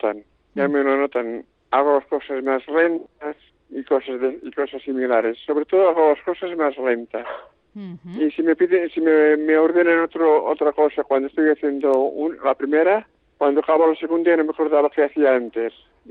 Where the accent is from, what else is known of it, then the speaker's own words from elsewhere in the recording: Manresa, Catalonia, Spain; Amistades de mi pueblo, de Manresa.